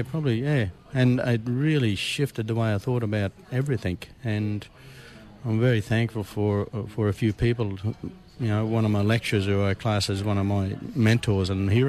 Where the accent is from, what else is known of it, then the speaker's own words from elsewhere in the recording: Windorah, Queensland, Australia; also born or lived in Quilpie; I grew up around Windora. Went to school in Windora. Then I moved into the Big Smoke, into Quilpie.